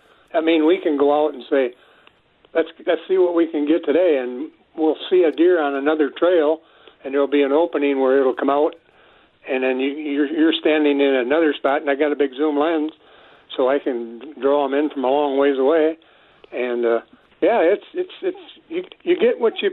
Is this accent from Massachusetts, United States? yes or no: no; Wisconsin, United States; me being born and raised in Wisconsin.